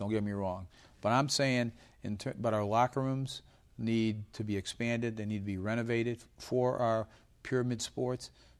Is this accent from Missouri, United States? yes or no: no; Niagara Falls, New York, United States; also born or lived in Phoenix; I mean, I grew up in Niagara Falls, New York. I know cold. I spent 16 years in Phoenix. I know hot.